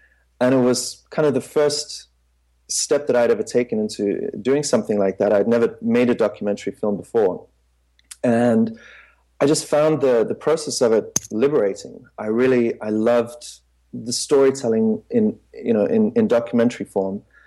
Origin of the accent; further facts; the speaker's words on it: South Africa; moved away as an adult; also born or lived in Dublin, Ireland; now in New York, United States; So, yeah, born and raised in South Africa. Moved to Dublin after I'd finished university. And then whilst I was living in Dublin, had the opportunity to finish my film school studies here in New York. So I've been based in New York ever since.